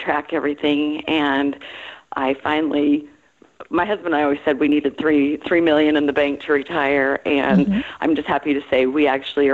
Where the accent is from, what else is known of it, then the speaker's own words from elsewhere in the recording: Utah, United States; moved away as an adult; I grew up in Utah